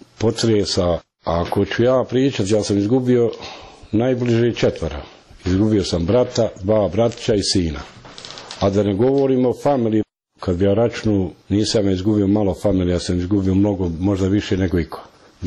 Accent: Srebrenica, Republika Srpska, Bosnia & Herzegovina; born there; moved away as an adult

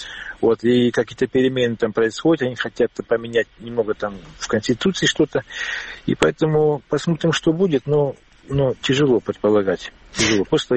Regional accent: Crimea, Ukraine; А, ну, сказать, что только достается нам, крымским, это неправда, конечно.

